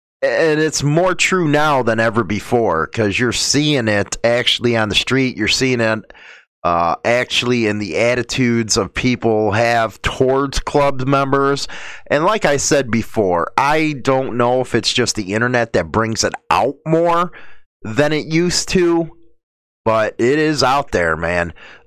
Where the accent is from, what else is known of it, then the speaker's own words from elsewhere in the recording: Chicago, Illinois, United States; let's face it, I grew up in Chicago. Yeah, I was in a street gang.